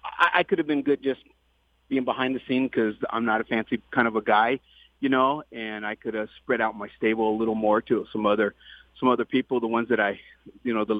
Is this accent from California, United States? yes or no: yes; Del Mar, California, United States; I've been going to Del Mar. That's my hometown